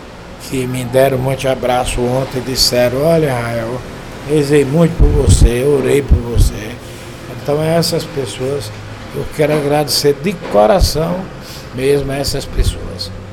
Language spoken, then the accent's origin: Portuguese; Brazil; todo dia que o Vasco joga com o time do exterior, eu sou Vasco, porque eu sou brasileiro.